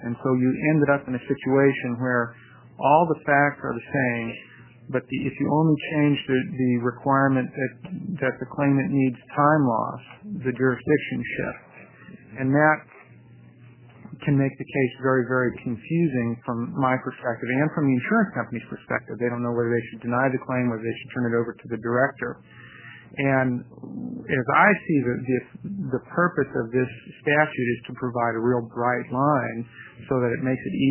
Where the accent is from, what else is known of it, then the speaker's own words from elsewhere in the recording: Eugene, Oregon, United States; I'm an attorney from Eugene.